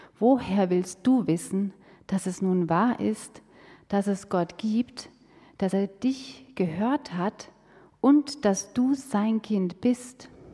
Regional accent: Hesse, Germany; Ich war 11 Jahre alt, als ich eine Kinderbibelwoche besuchte in einer Nachbargemeinde in meiner Heimat in Hessen.

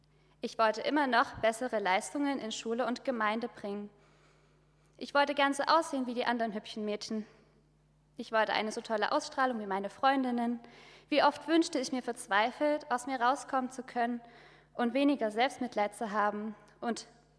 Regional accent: Saxony, Germany; born there; Ich komme gebürtig aus Sachsen.

